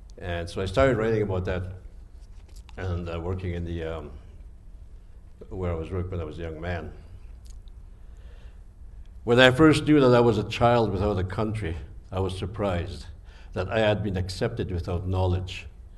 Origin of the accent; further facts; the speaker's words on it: Missipawistik, Manitoba, Canada; I'm a Cree Métis. I'm originally from Missipawistik. My mother was a full-blood Cree from Nelson House, and her dad was from Cross Lake. And my dad was a mixed blood